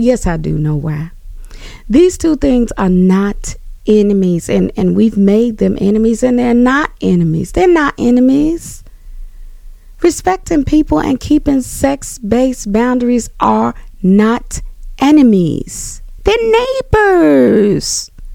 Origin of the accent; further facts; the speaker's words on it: the South, United States; I'm going to just tell you, growing up in the United States South, it's a lot of bitter, but it's so much sweet, too.